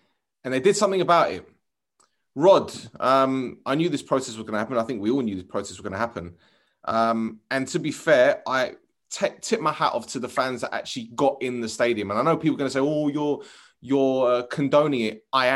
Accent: Manchester, North West England, United Kingdom; But I think as a Mancunian, seeing that the way the club is run

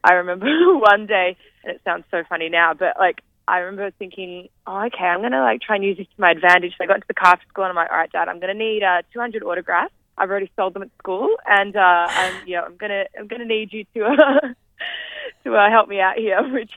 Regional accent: Williamstown, Victoria, Australia; also born or lived in Perth; So we moved from Perth to Melbourne, and then Dad got the gig in Round the Twist, and it ended up being the primary school we went to, which was in Williamstown.

